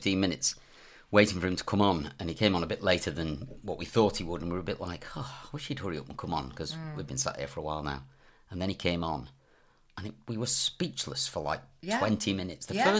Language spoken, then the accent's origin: English; Scotland, United Kingdom; Or when it suits me, I'm from Scotland.